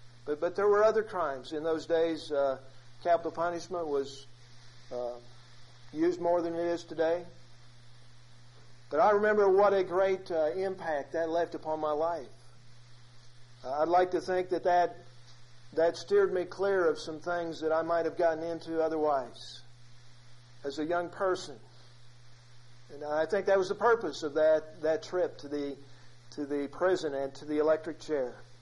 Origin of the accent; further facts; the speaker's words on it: Illinois, United States; I grew up in Illinois